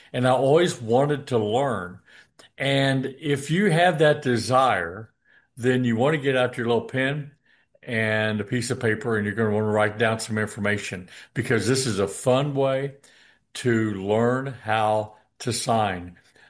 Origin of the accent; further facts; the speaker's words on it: Illinois, United States; now in Houston, United States; I'm from Southern Illinois, born and raised